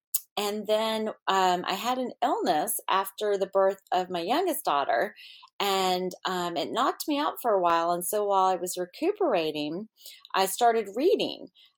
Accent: Virginia, United States; And I actually live in Maryland along the Chesapeake Bay, and I was raised in Virginia along the Chesapeake Bay. So it's an area I'm very familiar

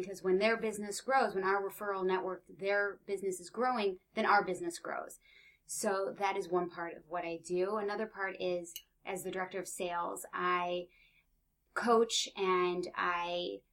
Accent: Chicago, Illinois, United States; now in New York, United States; And I came to New York from Chicago thinking I was going to work in TV, in music, fashion.

